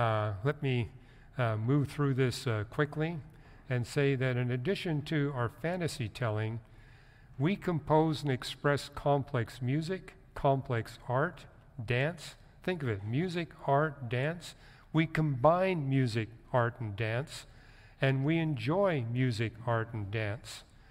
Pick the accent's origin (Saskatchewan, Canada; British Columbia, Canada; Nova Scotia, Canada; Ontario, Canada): British Columbia, Canada; Vancouver; Growing up in Canada in the 1950s, they noticed that the hard sciences were dominated by people from wealthy homes. And I grew up in a really poor family in the slums of Vancouver.